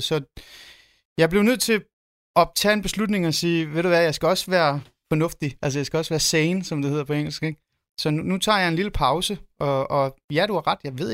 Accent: Ålsgård, Capital Region of Denmark, Denmark; der voksede op i Ålsgård. Når folk spurgte mig, hvor jeg kom fra, så sagde jeg, at jeg kommer fra Ålsgård.

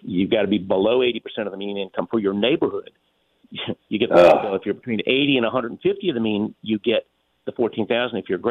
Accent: United States; it really bothers me as an American

